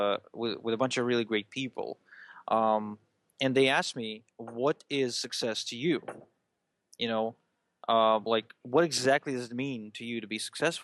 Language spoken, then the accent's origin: English; Israel; when I was growing up in Israel